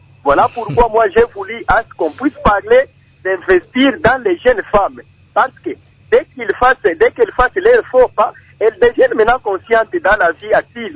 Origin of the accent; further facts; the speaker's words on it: DR Congo; ici chez nous en RDC